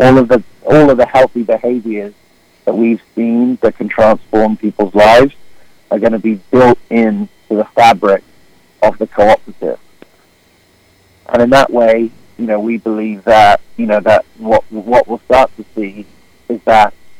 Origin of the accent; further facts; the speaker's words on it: England, United Kingdom; also born or lived in South Africa; the children and the friends that I grew up with in England and, in South Africa. I've lived in different continents around the world